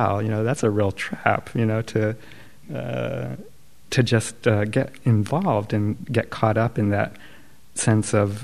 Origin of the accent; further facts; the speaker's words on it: the South, United States; So, I grew up in the South, and sort of the Southern version of the false modesty is little old me.